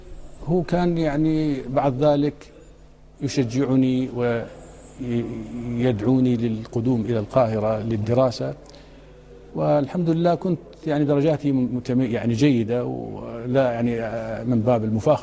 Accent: Mosul, Nineveh, Iraq; moved away as an adult; درست في الموصل 4 سنوات، الموصل مدينة طيبة وأنت تعرفها من أهلها، وكانت بغداد ليست بعيدة عنا وأيضا كنا نذهب إليها

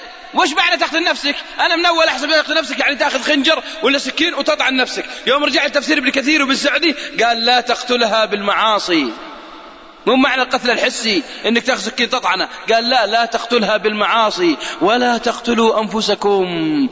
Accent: Saudi Arabia; باكستاني عاش عندنا في السعودية وراح لبلاده

